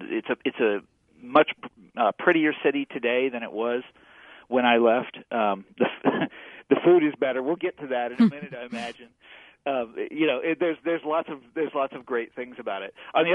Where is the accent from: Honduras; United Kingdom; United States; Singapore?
United States; Kansas City, Missouri; So I'm from Kansas City. And Kansas City, I imagine, was a real city once too.